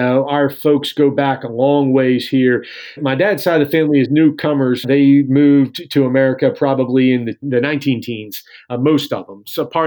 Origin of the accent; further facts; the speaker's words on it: Morgantown, West Virginia, United States; I'm a ninth generation West Virginian. I was born up in Morgantown in north central West Virginia